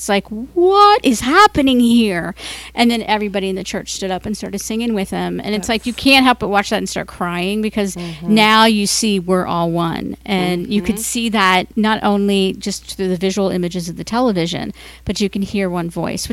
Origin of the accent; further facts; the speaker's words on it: Cincinnati, Ohio, United States; I'm from Cincinnati, Ohio. And Cincinnati has evolved, I will say that. When I was growing up there, it was very, very kind of right-wing, very Republican.